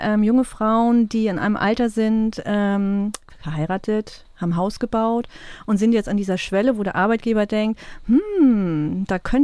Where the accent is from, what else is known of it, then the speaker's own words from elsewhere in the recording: Schleswig-Holstein, Germany; ich bin ja aus Dithmarschen nicht rausgekommen.